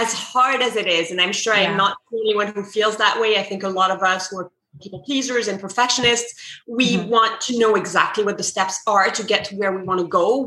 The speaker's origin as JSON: {"language": "English", "region": "Provence-Alpes-Côte d'Azur", "country": "France", "tie": "born or raised there", "accent": "French", "second_language": "English", "moved": "yes", "said": "If you can hear my French accent, I'm originally from the south of France. I was born on a sailboat in the south of France, and I grew up in sort of that sailing world and sailing industry in which my parents worked."}